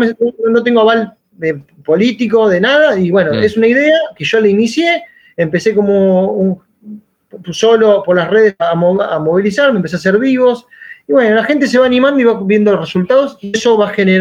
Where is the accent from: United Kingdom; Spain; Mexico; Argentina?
Argentina; pero somos argentinos y queremos comer milanesa y comer asado los domingos.